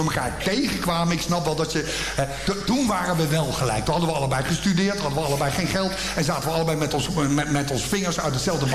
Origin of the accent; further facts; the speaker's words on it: The Hague, South Holland, Netherlands; want het was bij ons in Schilderswijk precies hetzelfde.